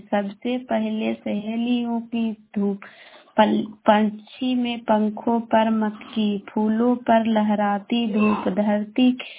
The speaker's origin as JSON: {"language": "Hindi", "town": "Patna", "region": "Bihar", "country": "India", "said": "मेरा मणिपुरा से बोल रही हूँ, मैं पटना जिला के रहने वाली हूँ।"}